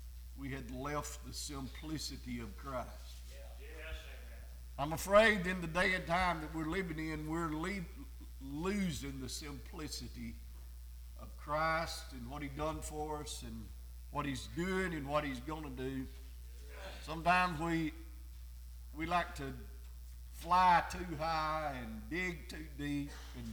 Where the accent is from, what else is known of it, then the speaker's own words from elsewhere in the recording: Alabama, United States; We think because we're from Sand Mountain, we've heard the gospel all of our days